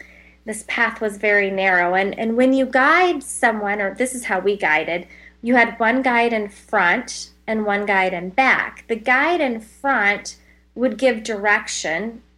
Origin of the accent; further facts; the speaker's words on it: Arizona, United States; I'm from Arizona, and so we did most of all of our training in Arizona.